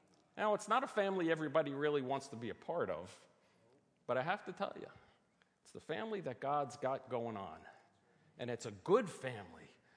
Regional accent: Brooklyn, New York, United States; I'm from Brooklyn, okay? You ain't seen nothing yet. That's how we would say it in Brooklyn.

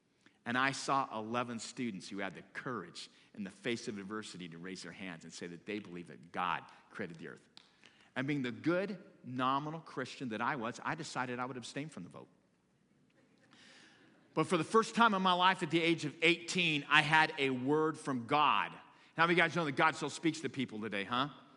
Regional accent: Florence, United States; the state penitentiary was in Florence, in my hometown. And let me tell you, this town was a rough, rough town. 262 students in my high school, small community

